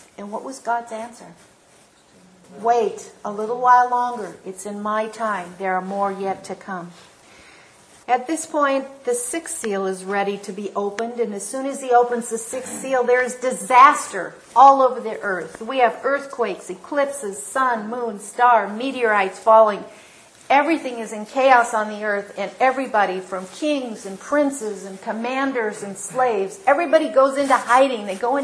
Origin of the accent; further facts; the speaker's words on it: Midwest, United States; growing up in the Midwest. We have thunder and electrical lightning storms that are wild.